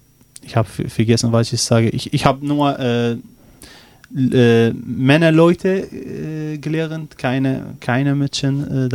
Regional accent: Iraq; first language Arabic; German is a second language; Ich komme aus dem Irak, wir sprechen Arabisch

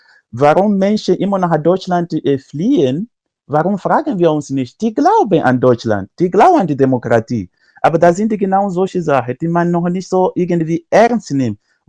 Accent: Mozambique; Ich komme tatsächlich aus Mosambik.

